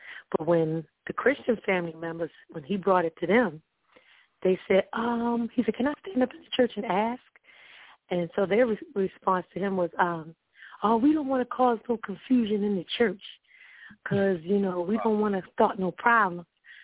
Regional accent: Maryland, United States; from Maryland.

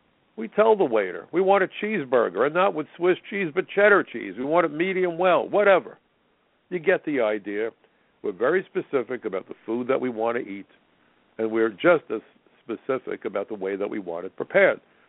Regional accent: United States; I don't know about you folks, but I'm an American.

